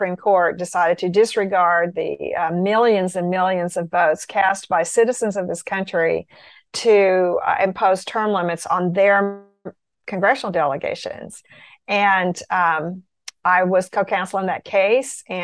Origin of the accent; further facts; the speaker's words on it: Oklahoma, United States; moved away as an adult; now in Washington, United States; I'm from Oklahoma. I practiced law for many, many years. I'm a graduate of the University of Oklahoma Law School.